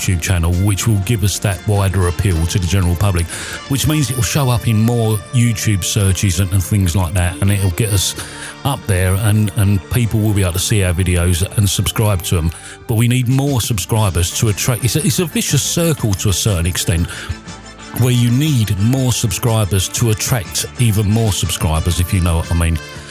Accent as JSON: {"language": "English", "region": "London", "country": "United Kingdom", "tie": "born or raised there", "said": "And as we was all born and bred in London"}